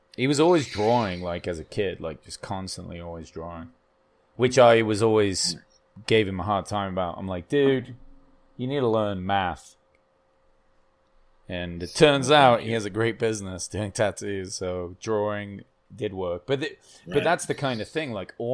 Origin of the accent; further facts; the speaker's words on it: England, United Kingdom; I'm fucking English, dude.